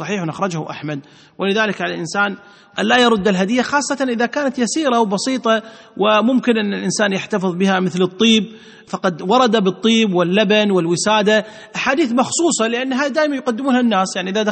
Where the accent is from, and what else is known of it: Kuwait